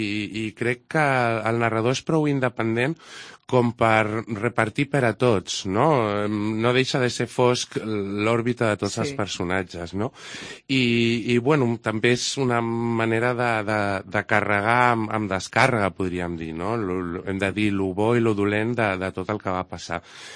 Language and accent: Catalan; Cambrils, Catalonia, Spain; perquè jo sóc de Cambrils